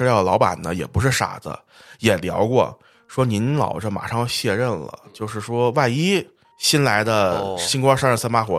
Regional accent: Hebei, China; 因为我本身也河北人嘛。

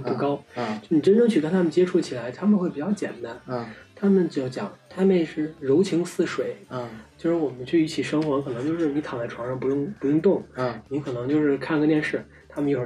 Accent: China; 我说我是中国人，我第一次来这边

